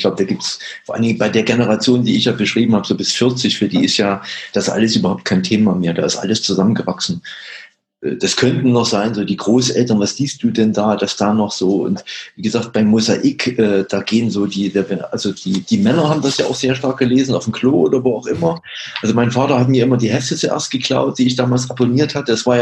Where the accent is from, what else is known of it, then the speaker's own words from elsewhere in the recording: eastern Germany, Germany; Ich bin ja aus dem Osten und bin auch im Osten groß geworden.